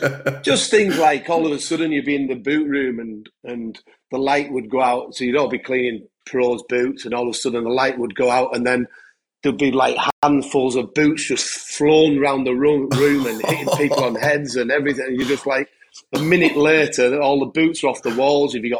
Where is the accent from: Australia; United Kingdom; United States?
United Kingdom; Yorkshire and the Humber; this strange accent, because I'm from North Yorkshire and I'd never heard anybody speak like he did.